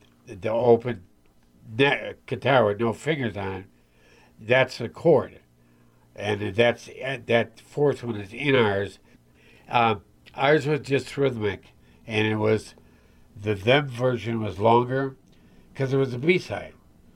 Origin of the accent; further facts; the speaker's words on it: Chicago, Illinois, United States; and we're from Chicago doing the blues.